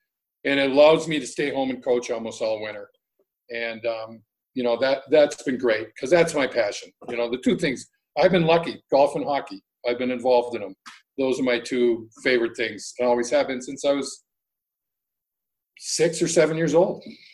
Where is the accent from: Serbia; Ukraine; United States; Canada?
United States; Duluth, Minnesota; I grew up in Duluth, Minnesota, so You know, that's where the hockey background comes from